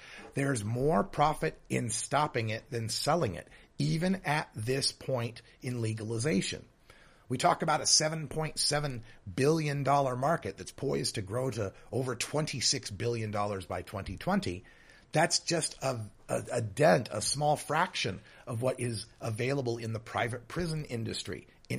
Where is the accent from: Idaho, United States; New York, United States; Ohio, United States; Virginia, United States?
Idaho, United States; In my home state of Idaho, the private prison that the contract that they had there required that the state keep a 90% occupancy rate